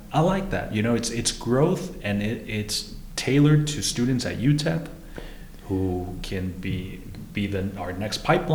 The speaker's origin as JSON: {"language": "English", "town": "El Paso", "region": "Texas", "country": "United States", "tie": "born or raised there", "said": "I'm a big East Side person. I grew up on the East Side."}